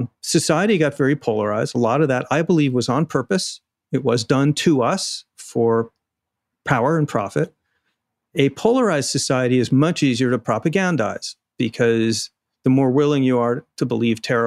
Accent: Arizona, United States; the bogus partisan audit in Arizona, my home state.

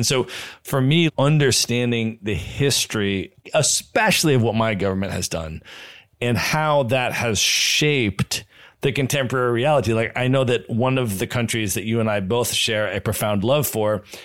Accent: United States; And also, as an American, when I travel, one of the things that's important to me is to understand also the history of my government's foreign policy

